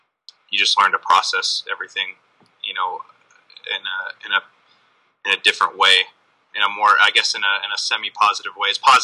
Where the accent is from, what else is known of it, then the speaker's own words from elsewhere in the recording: California, United States; now in Atlanta, United States; I'm from the East Bay Area of California.